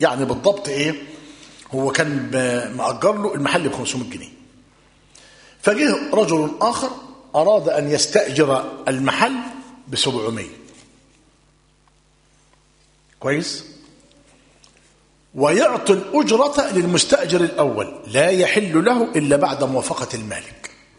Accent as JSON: {"language": "Arabic", "country": "Egypt", "said": "العقد المفتوح كما هو موجود عندنا في مصر"}